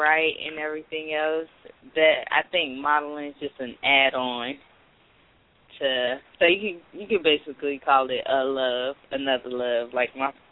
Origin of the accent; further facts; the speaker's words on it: Fayetteville, North Carolina, United States; I've been here pretty much all my life, so you can say I'm from Fayetteville, North Carolina.